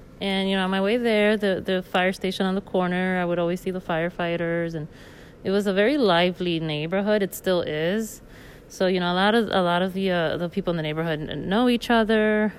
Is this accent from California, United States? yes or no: no; Hialeah, Florida, United States; also born or lived in Miami; So I grew up in Florida. I grew up in Hialeah, and I moved around a lot as a kid. So I lived in Miami for some time.